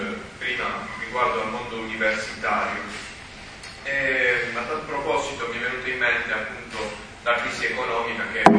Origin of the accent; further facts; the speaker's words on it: Bari, Apulia, Italy; now in Padua, Italy; io sono una matricola, vengo da Bari, vicino Bari